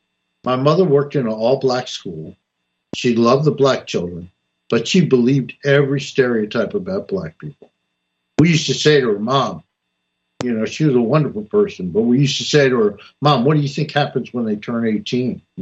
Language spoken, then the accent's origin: English; New Jersey, United States; I grew up in North New Jersey, and her and her friends used to, we were poor and we lived in a little place